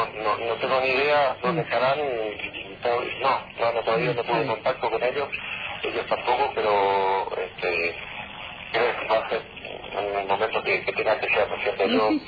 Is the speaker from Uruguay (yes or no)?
yes; Uruguay; Sí, soy de Uruguay.